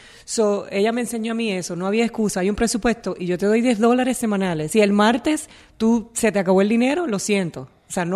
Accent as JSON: {"language": "Spanish", "town": "Naranjito", "country": "Puerto Rico", "said": "El origen, yo vengo de Naranjito, de un pueblito que tú no vas a conocer nunca porque no vas a hacer nada nunca allí en Puerto Rico"}